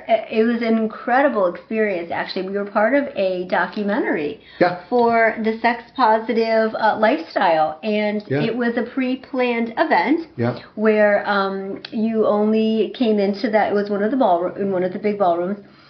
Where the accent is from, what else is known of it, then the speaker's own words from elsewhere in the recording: Michigan, United States; I mean, I'm from Michigan, but I was in New Orleans.